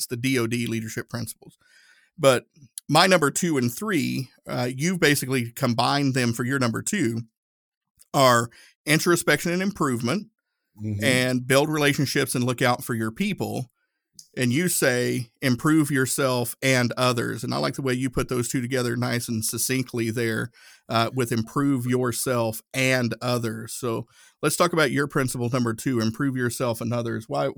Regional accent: Tennessee, United States; I grew up Southern Baptist. I'm from Tennessee.

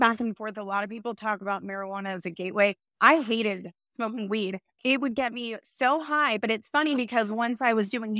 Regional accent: Texas, United States; My husband and I both have very similar backgrounds. We're both from Texas, from two of the most probably affluent zip codes in the state of Texas.

